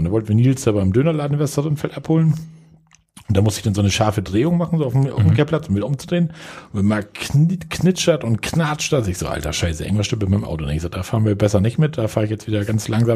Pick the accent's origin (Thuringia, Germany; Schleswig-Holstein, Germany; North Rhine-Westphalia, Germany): Schleswig-Holstein, Germany; So als Schleswig-Holsteiner.